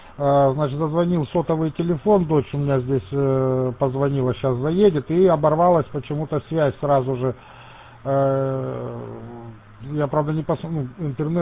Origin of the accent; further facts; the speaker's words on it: Kyrgyzstan; moved away as an adult; now in Russia; А сам родом я из Киргизии, семья тоже, у меня жена в Киргизии родилась, дети в Киргизии родились. В 1994 году мы переехали в Россию, Пензенская область